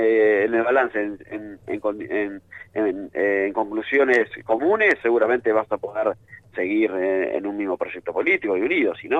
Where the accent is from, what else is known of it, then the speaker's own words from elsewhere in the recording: La Plata, Buenos Aires Province, Argentina; Yo soy velardista en eso, por algo soy platense